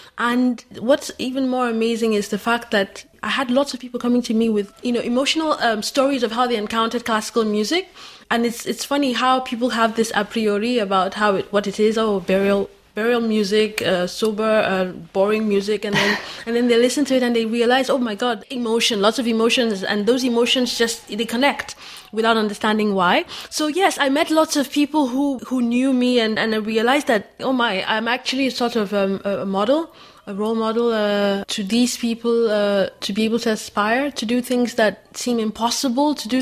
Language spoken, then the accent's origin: English; Nigeria; I'm from Nigeria.